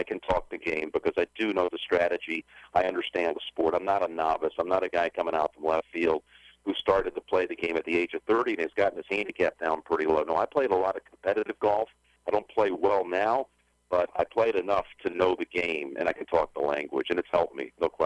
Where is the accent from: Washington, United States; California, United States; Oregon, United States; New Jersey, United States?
New Jersey, United States; Colts Neck; I'm from Colts Neck, New Jersey. I'd gone to high school up there in Marlboro High School outside of Colts Neck.